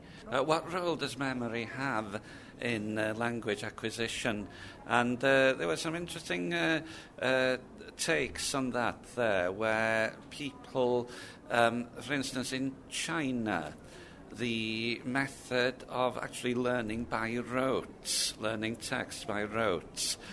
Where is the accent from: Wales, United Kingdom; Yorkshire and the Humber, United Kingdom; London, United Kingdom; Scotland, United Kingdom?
Wales, United Kingdom; first language Welsh; English is a second language; Yes, I was brought up speaking Welsh. Yes, it was my first language, and I remember not having any English at one point.